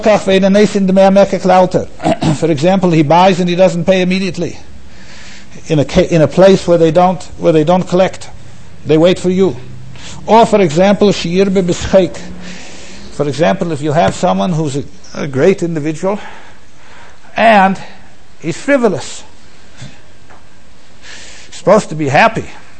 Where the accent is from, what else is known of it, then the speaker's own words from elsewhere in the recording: Minneapolis, Minnesota, United States; I remember once in my hometown in Minneapolis